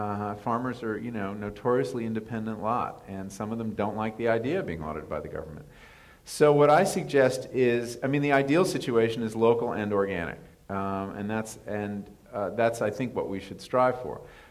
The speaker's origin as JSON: {"language": "English", "region": "New England", "country": "United States", "said": "I came from New England, so I was particularly attuned to the fact that milk and meat were really the things that could be grown well in my town."}